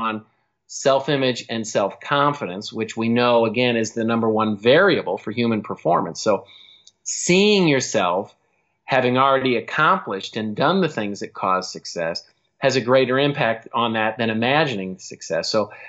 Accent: Cedar Rapids, Iowa, United States; I grew up in Cedar Rapids, Iowa. It's a very blue collar town.

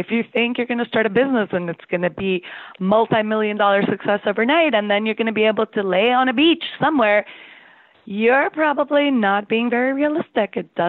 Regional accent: Costa Rica; My family, for example, we grew up in Costa Rica, and everyone in my family is an entrepreneur, but their businesses are all lifestyle businesses.

